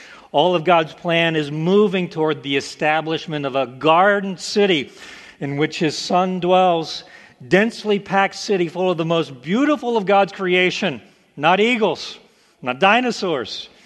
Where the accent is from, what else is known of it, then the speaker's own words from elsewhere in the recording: Oklahoma, United States; Many of you know my story. I grew up in Oklahoma. I don't know how a country boy got exposed to science fiction